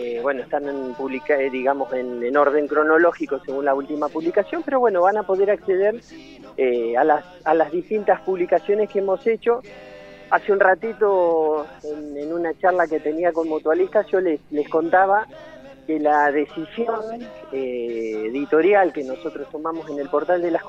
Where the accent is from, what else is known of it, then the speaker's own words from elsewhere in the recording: Bahía Blanca, Buenos Aires Province, Argentina; yo soy de Bahía Blanca